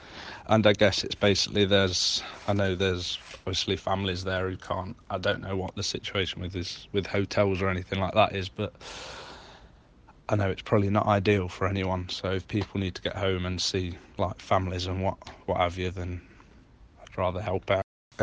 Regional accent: Nottingham, East Midlands, United Kingdom; from Nottingham.

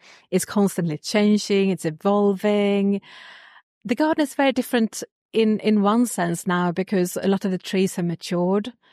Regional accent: Sweden; So I'm from Sweden originally, and I got into horticulture

